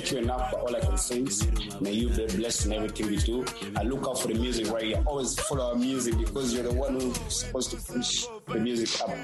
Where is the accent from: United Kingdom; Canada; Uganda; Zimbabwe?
Uganda; I'm from Uganda by tribe.